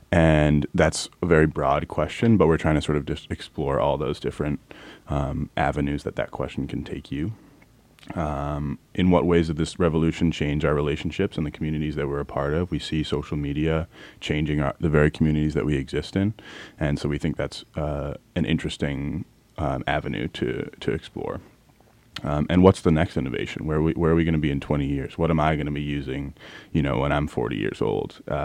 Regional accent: Boston, Massachusetts, United States; I'm from the Boston area.

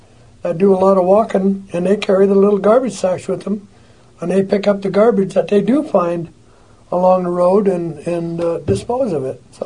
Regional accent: Hoonah, Alaska, United States; born there; I was born right here

